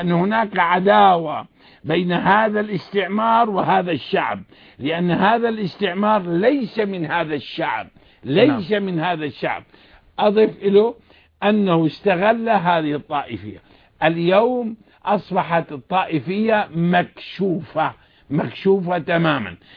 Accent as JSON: {"language": "Arabic", "country": "Syria", "said": "الوضع عندنا في سوريا"}